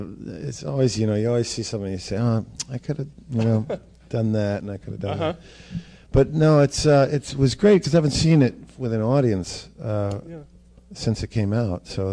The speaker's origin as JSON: {"language": "English", "region": "New York", "country": "United States", "tie": "born or raised there", "said": "I grew up here in Greenwich Village, and hadn't been back for about 6 or 7 years. And I had noticed such a gentrification had happened in my old neighborhood"}